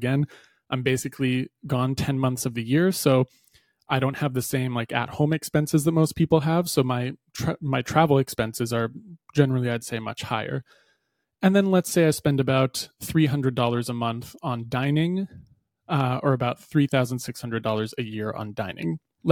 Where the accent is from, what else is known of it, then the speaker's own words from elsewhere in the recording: New Hampshire, United States; I am from New Hampshire originally, so that's usually where I fly in and out of.